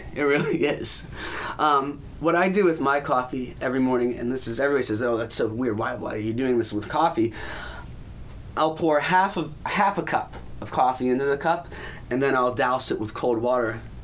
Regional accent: United States; I mean, as an American, I think we're supposed to drink coffee.

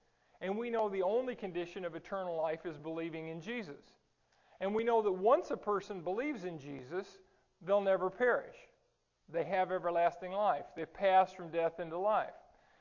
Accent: California, United States; He was from Modesto, which is like Central California. I was from Southern California.

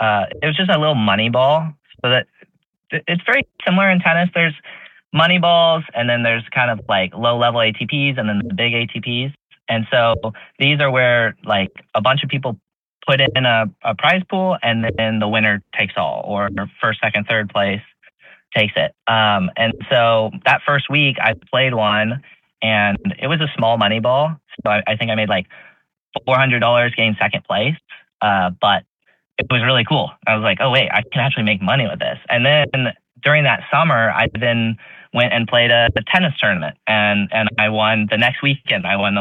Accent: Dallas, Texas, United States; Luckily I'm from Dallas, so my parents live there

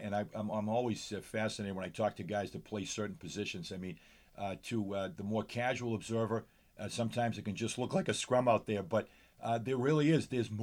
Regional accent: Stoneham, Massachusetts, United States; your family has roots here in my hometown in Stoneham

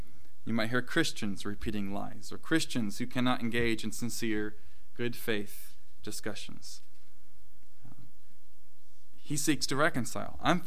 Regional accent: Illinois, United States; I'm from Illinois. This is comfortable for me. I can get out in a matter of minutes, be in cornfields, and it's just, this is home in that sense.

